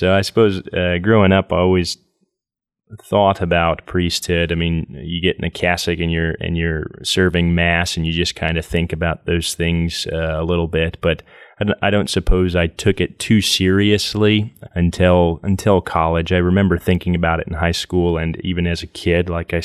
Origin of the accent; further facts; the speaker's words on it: Lafayette, Indiana, United States; So I was born and raised in Lafayette, Indiana, and raised a Catholic at St. Boniface Church, Catholic Church in Lafayette.